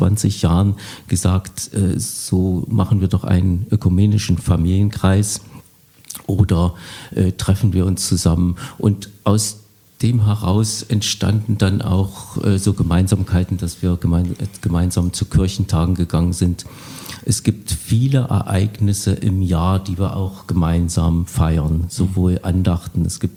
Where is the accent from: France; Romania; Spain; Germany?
Germany; Bad Langensalza, Thuringia; Ich sagte ja, ich komme aus Bad Langensalza.